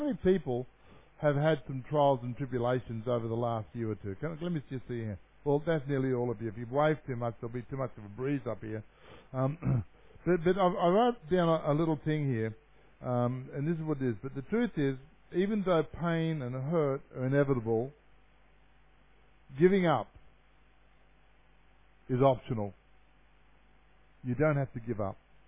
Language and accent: English; Australia; But I came home from Papua New Guinea, and I wanted to be able to say, I taught the people so much. I taught them so much. And when I landed in Australia